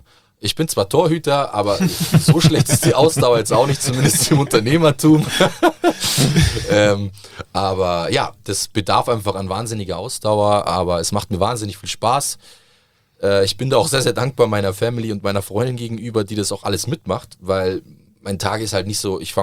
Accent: Southern Italy, Italy; ich komme aus Süditalien, da zahlst du für einen fantastischen Espresso 80 Cent

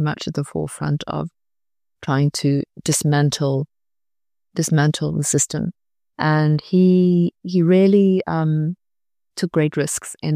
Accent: Namibia; So my background is, yes, I was born and raised in Namibia, but I also have this European background.

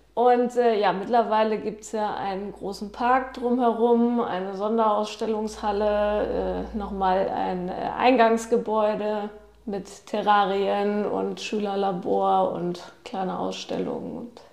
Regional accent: Cuxhaven, Lower Saxony, Germany; und ich bin gebürtige Cuxhavenerin

